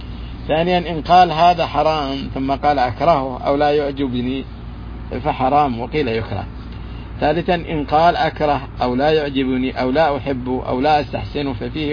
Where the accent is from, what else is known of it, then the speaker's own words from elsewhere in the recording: Saudi Arabia; في بلادنا السعودية